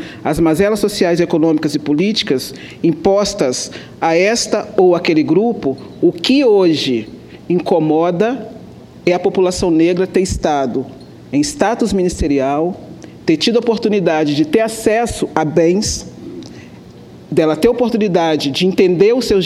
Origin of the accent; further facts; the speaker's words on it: Brazil; O que você tem que entender é que você é brasileiro e que tudo importa para nós, somos brasileiros, e que não concordamos com esse processo.